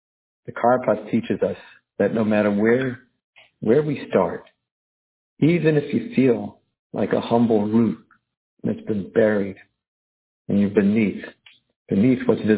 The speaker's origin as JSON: {"language": "English", "country": "South Africa", "tie": "born or raised there", "moved": "yes", "lives_now": "United States", "said": "I remember growing up in South Africa, we used to eat parsley. Somehow when we came to America, the parsley changed to a potato."}